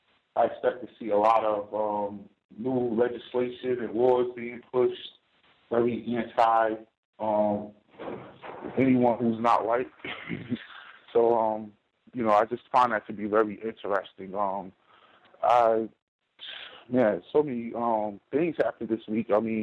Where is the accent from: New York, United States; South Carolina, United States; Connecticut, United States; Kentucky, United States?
New York, United States; now in New Jersey, United States; Good evening. … from New York, calling from the plantation in New Jersey.